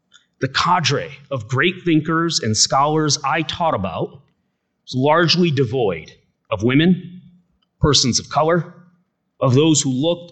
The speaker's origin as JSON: {"language": "English", "country": "India", "lives_now": "United States", "said": "I don't need football to feel American today. I know that I'm American and that I'm Indian. And I'm very proud of both. But I will never forget that as a little brown kid with an accent trying to find his place"}